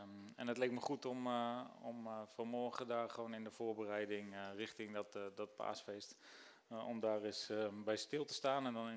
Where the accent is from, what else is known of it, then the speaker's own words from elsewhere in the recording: Rotterdam, South Holland, Netherlands; born there; maar ik ben wel geboren in Rotterdam trouwens